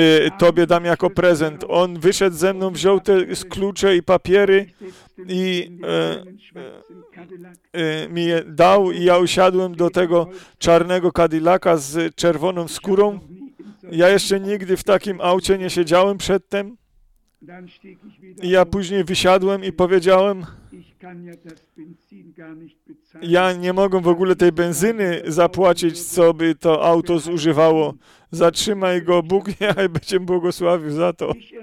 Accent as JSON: {"language": "Polish", "country": "Germany", "said": "Ja co ja mogę za to, jako że zostałem urodzony jako Niemiec?"}